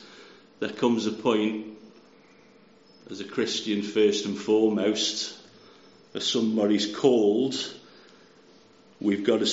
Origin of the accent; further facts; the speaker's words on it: Stoke-on-Trent, West Midlands, United Kingdom; So I'm from Stoke-on-Trent.